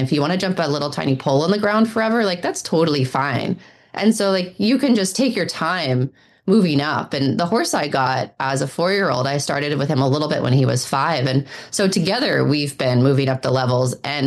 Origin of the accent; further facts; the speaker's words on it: Oakland, California, United States; now in Virginia, United States; I did. I'm from Northern California, from Oakland, California.